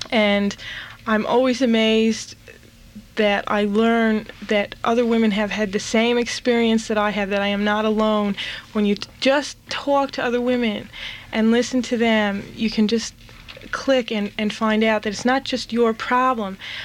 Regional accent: Brooklyn, New York, United States; I'm a children's librarian in New Jersey, and I'm 25 years old. I'm originally from Brooklyn

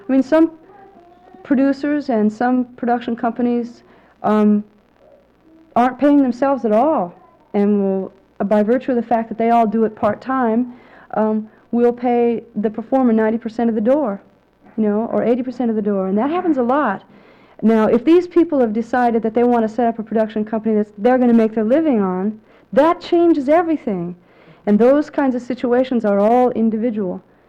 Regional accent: Los Angeles, California, United States; Now, I was brought up in Los Angeles in the women's community there as a performer because I never thought of myself that way.

